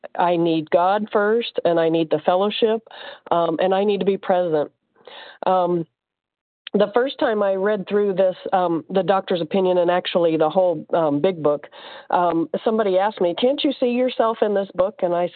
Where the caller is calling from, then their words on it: Indiana, United States; I'm calling from Indiana.